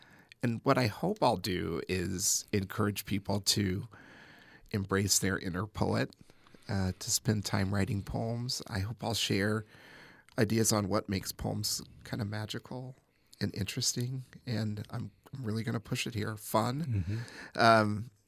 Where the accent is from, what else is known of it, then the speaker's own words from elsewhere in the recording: United States; I am intensely patriotic. I love being American. I cannot imagine living somewhere else.